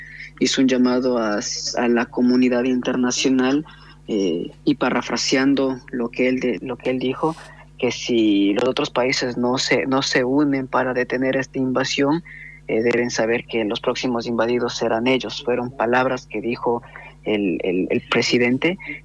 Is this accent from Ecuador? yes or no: yes; Ecuador; por ejemplo, en mi país, en Ecuador